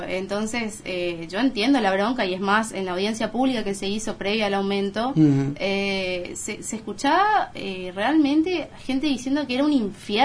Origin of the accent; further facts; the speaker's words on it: Eldorado, Misiones, Argentina; Bueno, nací, crecí en El Dorado, me fui a estudiar y volví, porque yo siempre sentí que El Dorado era mi casa, siempre la sentí como mi hogar.